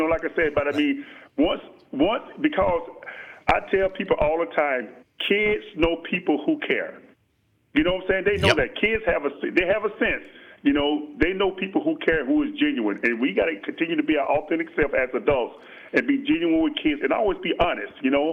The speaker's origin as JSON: {"language": "English", "town": "Phoenix Springs", "region": "Florida", "country": "United States", "tie": "born or raised there", "said": "Galen Hall was the one who recruited me out of my hometown, the Phoenix Springs, Florida, Walton High School."}